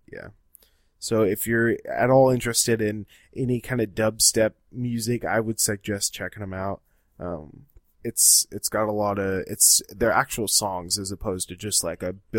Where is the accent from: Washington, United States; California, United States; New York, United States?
Washington, United States; And I'm not from the East Coast, but I am from a relatively small town in Washington